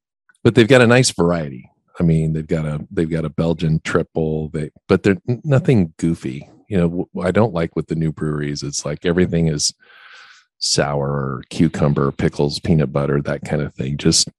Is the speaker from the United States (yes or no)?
yes; Oregon, United States; the state of Oregon, my home state, has 560 breweries.